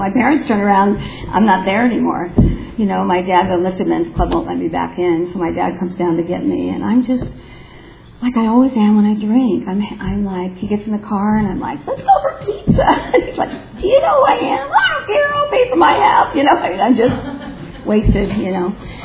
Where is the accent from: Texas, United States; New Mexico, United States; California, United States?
California, United States; China Lake; I grew up in China Lake. You can't see anything with the Mojave Desert.